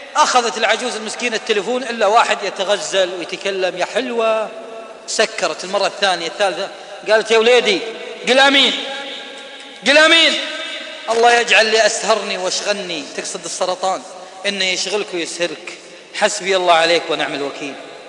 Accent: Riyadh, Riyadh Province, Saudi Arabia; طعس طعس في الثمام عندنا في الرياض في النفود

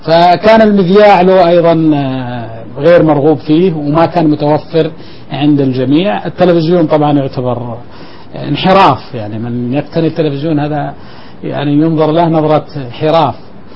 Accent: Buraydah, Al-Qassim, Saudi Arabia; احنا بالقصيم كثير من اقاربنا اللي ساكنين بالرياض يجون عندنا بالقصيم ويستاجرون بيوت هناك

